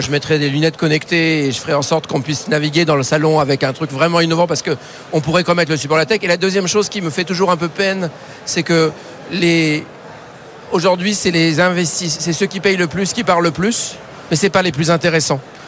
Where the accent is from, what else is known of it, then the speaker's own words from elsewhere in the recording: France; en tant que Français, en tant que participant de cette aventure